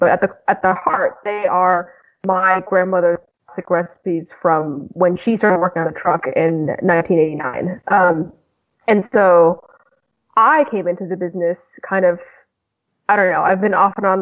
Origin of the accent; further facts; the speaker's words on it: Boston, Massachusetts, United States; also born or lived in Vietnam; I grew up in Boston after I left Vietnam